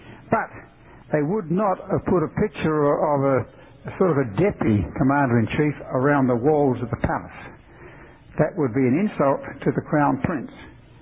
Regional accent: Australia; where we come from, we say Australia. People say, "Oh yes, that's over near Poland, isn't it?" No, we are not from Austria. We are from Australia.

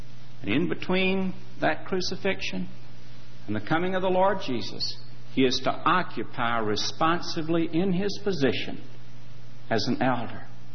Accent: United States; Our country is very near and dear to us who are from the U.S.

